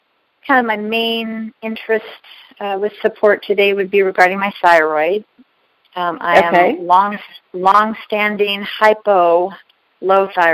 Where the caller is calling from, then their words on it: Albany, Oregon, United States; Hey, I'm calling from Albany, Oregon.